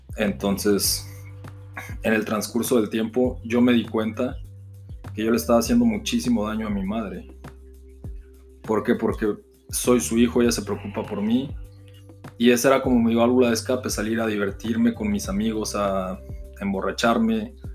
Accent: Mexico; moved away as an adult; now in United States; Mi padre es americano, mi madre es mexicana. Entonces, cuando yo estaba chico, prácticamente tenía un año, mis padres se separaron, me tuve que mover a vivir a México. Entonces, pues mi vida normal en México empezó todo.

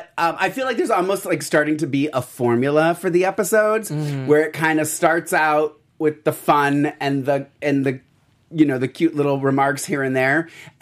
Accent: Columbus, Ohio, United States; I'm not just saying this because I came from Columbus, Ohio, and I love the drag.

